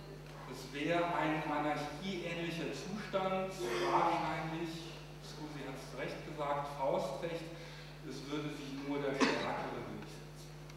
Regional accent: Cologne, North Rhine-Westphalia, Germany; Herzlich willkommen an diesem wunderschönen Sommertag in Köln, meiner Heimatstadt.

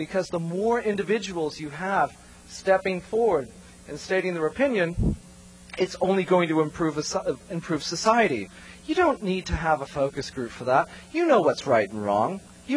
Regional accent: United States; Look, this is America. I have the right, as an American, to travel anywhere I feel like it.

